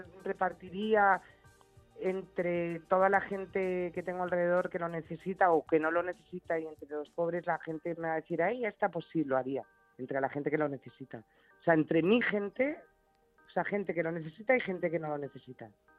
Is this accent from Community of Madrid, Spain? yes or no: yes; Madrid, Community of Madrid, Spain; me apasiona mi ciudad, soy de Madrid y me encanta